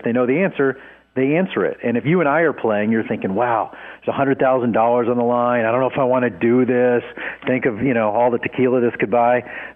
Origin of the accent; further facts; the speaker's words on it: Dallas, Texas, United States; Born and raised in Dallas.